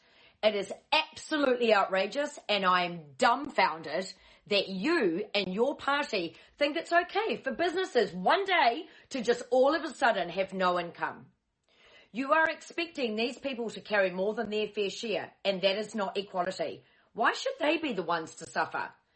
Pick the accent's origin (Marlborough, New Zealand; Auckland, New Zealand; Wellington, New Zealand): Auckland, New Zealand; and I'm from Auckland, New Zealand.